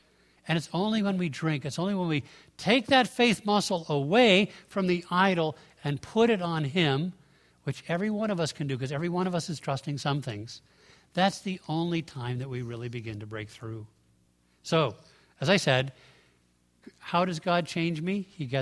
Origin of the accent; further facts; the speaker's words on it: Connecticut, United States; My church growing up in Connecticut was a church that the IBM fortune built.